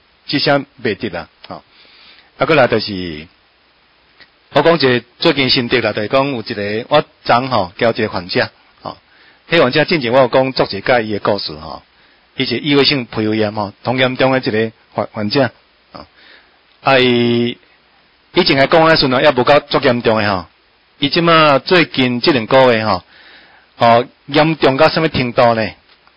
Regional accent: Taiwan; 准备好嫁祸给我们台湾人

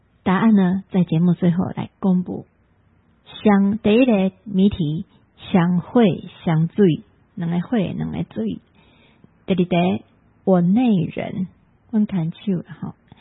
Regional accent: Taiwan; 那我们台湾人呢，其实真正长辈会在这过年的时候围炉的时候跟家里孙子说这些悲惨的往事

